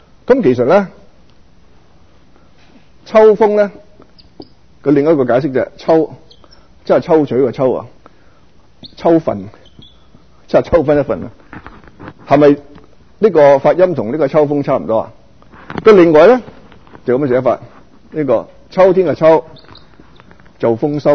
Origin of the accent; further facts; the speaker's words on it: Guangdong, China; 我們廣東人很多俗語